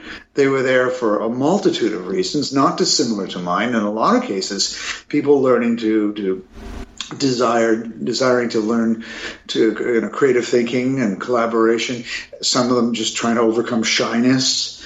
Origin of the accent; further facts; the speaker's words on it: Ontario, Canada; And then I moved to Toronto I grew up in the Niagara Falls, Hamilton, Ontario area, where a lot of improvisers like Martin Short and Eugene Levy came from. And that's, in fact, I think that was my hometown where I was born and they were born.